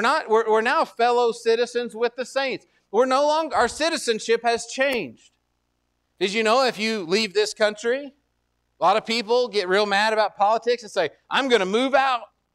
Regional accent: United States; You know, I'm an American. That means I act a certain way. I salute the flag.

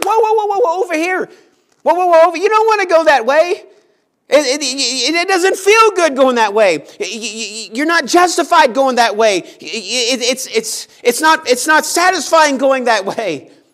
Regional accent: Texas, United States; I'm from Texas.

